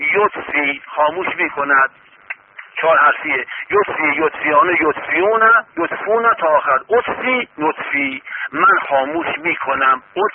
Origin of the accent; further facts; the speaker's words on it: Iran; فهمید که ما ایرانی هستیم